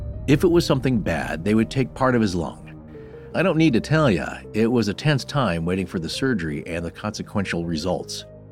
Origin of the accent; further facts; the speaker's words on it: Indianapolis, Indiana, United States; So, back in the early 80s, growing up in Indianapolis, I was in fifth grade